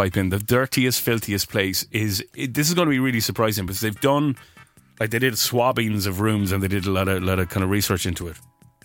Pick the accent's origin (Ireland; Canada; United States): Ireland; Cork, Munster; "Oh, we're over from Cork in Ireland."